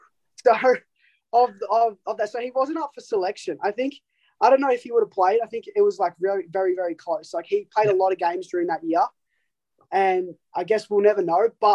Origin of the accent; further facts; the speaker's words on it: McKinnon, Victoria, Australia; So I grew up in McKinnon, which is, like, you know, Sandringham area, Bayside area.